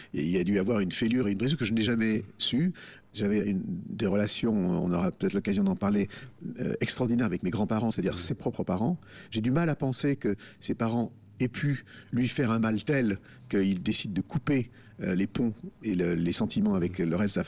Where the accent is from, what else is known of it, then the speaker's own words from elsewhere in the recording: Lyon, Auvergne-Rhône-Alpes, France; je suis un vrai Lyonnais, puisque non seulement ma mère, mais mon père est Lyonnais. Mes deux parents sont Lyonnais, mes grands-parents aussi, des deux côtés, sont Lyonnais.